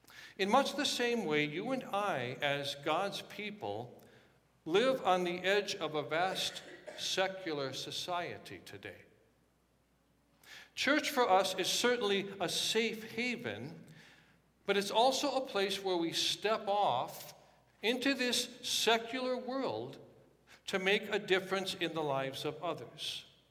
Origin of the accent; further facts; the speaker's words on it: Watertown, United States; When I was growing up in Watertown, I worked at two of them, a Consolidated, which then became Speedway, and a Clark station.